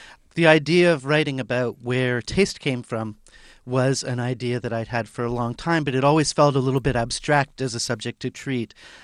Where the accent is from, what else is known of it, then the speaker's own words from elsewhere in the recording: Canada; And it was the feeling that I think as a Canadian that, you know, out of all of the sort of mainstream pop music that I maybe had some disdain for at the time